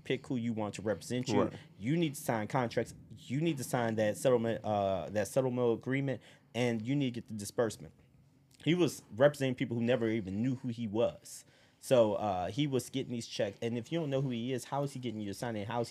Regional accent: Baton Rouge, Louisiana, United States; now in New Orleans, United States; Yeah, look, I'm from Baton Rouge. This is New Orleans. There's a lot of similarities between the two.

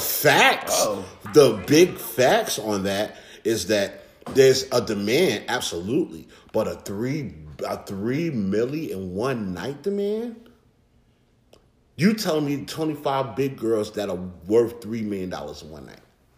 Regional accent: New York, United States; I come from an era of New York. I come from an era from New York where you had to earn

